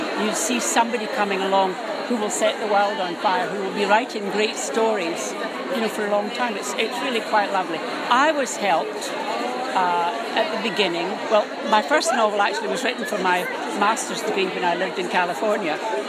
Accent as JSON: {"language": "English", "region": "Scotland", "country": "United Kingdom", "said": "Ian Rankin, the crime novelist, I know him because we're both Scottish."}